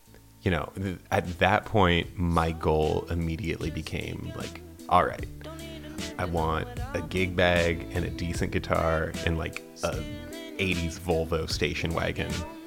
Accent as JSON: {"language": "English", "town": "Wasilla", "region": "Alaska", "country": "United States", "tie": "born or raised there", "said": "I mean, it's not a thing that existed growing up in Wasilla, Alaska."}